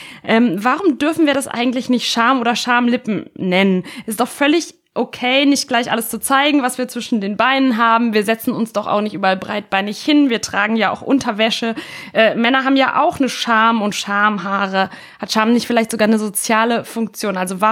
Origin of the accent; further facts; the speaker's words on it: Italy; Ich bin ja in Italien aufgewachsen